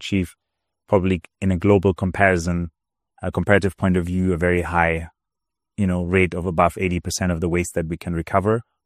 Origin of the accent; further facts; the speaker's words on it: Kenya; So I grew up in Kenya as a child, then came back after studying